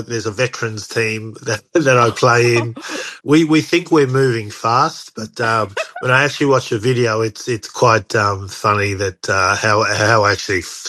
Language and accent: English; Brisbane, Queensland, Australia; when we were growing up in Brisbane, this was during the late 70s, early 80s